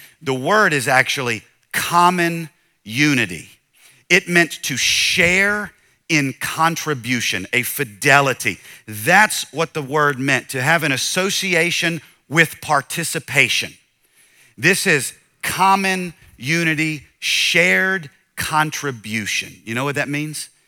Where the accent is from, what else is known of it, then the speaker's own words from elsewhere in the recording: Southern United States, United States; I'm from the South. In the holidays, we make these things called sausage balls.